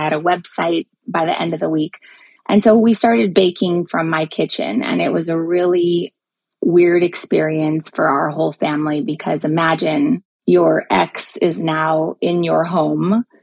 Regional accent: United States; because I'm American. I don't live there.

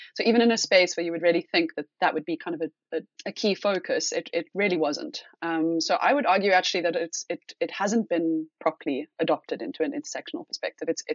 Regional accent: South Africa; particularly when it comes to being a South African trying to travel to northern countries, particularly visa processes, for example, can be, you know, really, really complicated.

